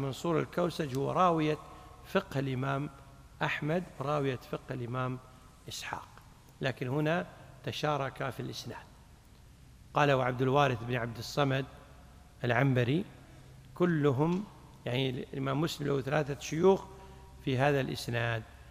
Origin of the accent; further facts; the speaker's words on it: Kuwait; عندنا بالكويت